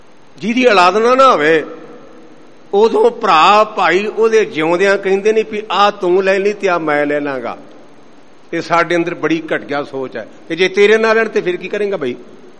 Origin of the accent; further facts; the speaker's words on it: Bhure Kona, Punjab, India; ਜਿਵੇਂ ਮੇਰਾ ਪਿੰਡ ਭੂਰੇ ਕੋਨਾ ਤੇ ਮੈਨੂੰ ਮੰਜੀ ਸਾਹਿਬ ਵਾਲੇ ਕਹਿਣ ਲੱਗ ਪਏ, ਜੇ ਇੱਥੇ ਨਾ ਆਉਂਦਾ ਤੇ ਮੰਜੀ ਸਾਹਿਬ ਕਿਹਨੇ ਕਹਿਣਾ ਸੀ